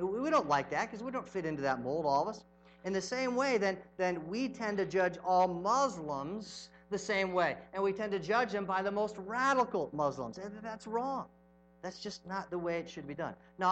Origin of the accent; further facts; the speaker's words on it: California, United States; When I was saying that I am a Christian and I'm from California